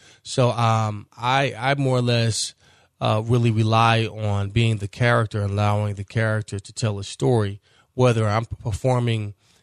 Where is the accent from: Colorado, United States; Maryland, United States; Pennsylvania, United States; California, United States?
Pennsylvania, United States; Philadelphia; Growing up in Philadelphia as a youngster, my mother forced me to go to Freedom Theater every Saturday in North Philadelphia.